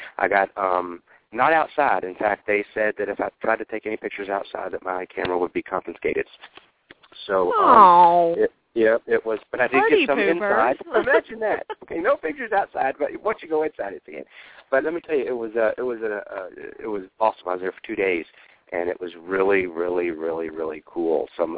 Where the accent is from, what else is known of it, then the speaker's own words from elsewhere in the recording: Atlanta, Georgia, United States; It is in Atlanta. I grew up in Atlanta. I drove by the place like a bazillion times